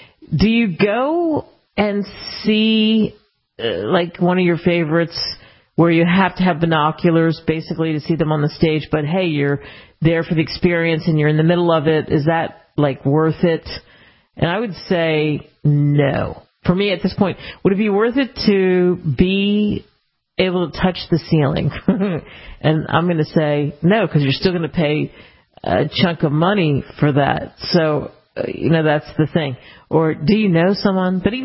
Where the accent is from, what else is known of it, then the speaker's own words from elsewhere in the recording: New Jersey, United States; I grew up in the … era, and especially when I was from where I grew up in South Jersey, Philly, that whole area.